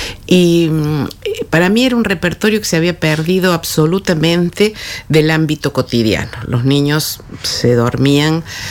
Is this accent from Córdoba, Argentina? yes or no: yes; Cruz del Eje, Córdoba, Argentina; yo que soy de Cruz del Eje, a mí me gusta mucho llevar a mi lugar de origen las cosas que veo en otro lado